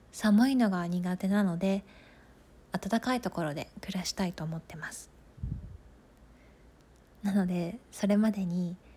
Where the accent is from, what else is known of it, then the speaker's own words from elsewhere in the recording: Tokyo, Japan; 出身地は東京です。